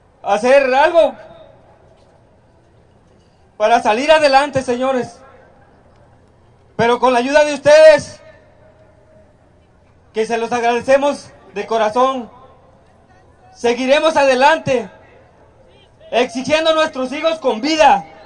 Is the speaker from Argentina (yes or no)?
no; Mexico; Esos somos los mexicanos que ayudan al prójimo cuando sufre.